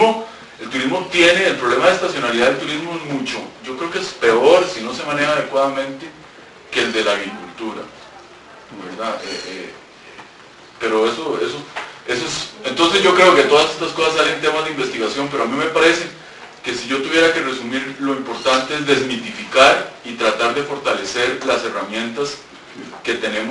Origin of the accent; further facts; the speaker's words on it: Catalonia, Spain; yo también soy catalán de origen